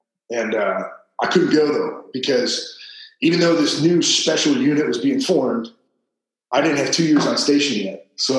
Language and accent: English; Buffalo, New York, United States; Buffalo, New York.